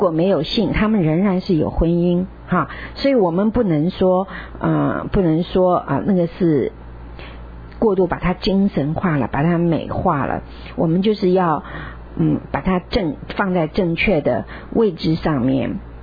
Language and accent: Chinese; China; 而且在我们中国人的社会里面我们也是常常会有